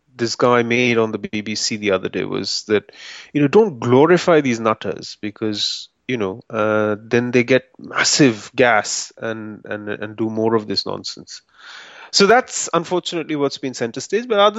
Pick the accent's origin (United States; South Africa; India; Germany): India; We grew up in India. We live in different parts of the world.